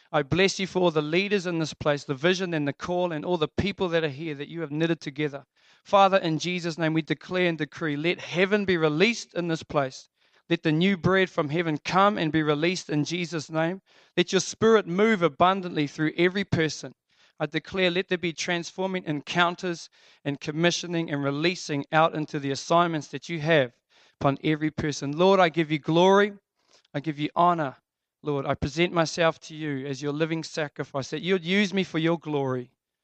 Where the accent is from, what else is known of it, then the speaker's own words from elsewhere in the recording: Kaiwaka, Northland, New Zealand; I come from Kaiwaka. I was actually born there in Pūwai Street. My ancestors have been there for hundreds of years. I'm from Ngāti Whātua.